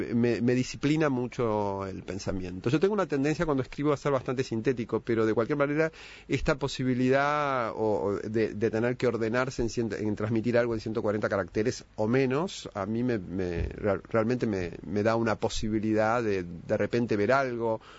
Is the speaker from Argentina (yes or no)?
yes; Argentina; now in Uruguay; Soy argentino, exactamente, sí.